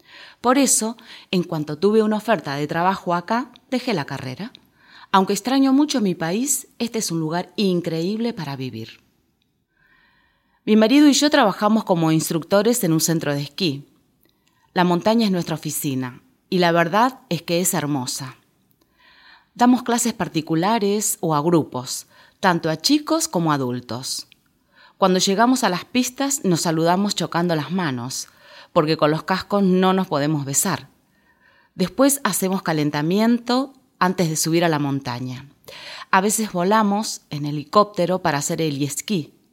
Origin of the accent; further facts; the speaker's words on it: Argentina; now in Spain; soy argentina. Llevo 13 años en España. Vivo con mi pareja y mi hijo.